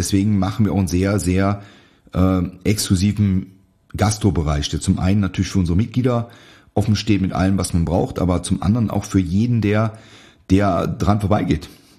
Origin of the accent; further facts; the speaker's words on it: North Rhine-Westphalia, Germany; in meiner Heimat trainiert, in der Nähe von Aachen.